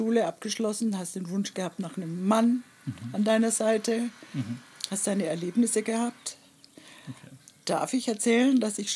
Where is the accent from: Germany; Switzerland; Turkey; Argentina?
Germany; Würzburg, Bavaria; Ich habe in meiner Mutter, ihrem Leib, noch das Ende des Krieges miterlebt. Mhm. Mhm. Und ich bin geboren in Würzburg.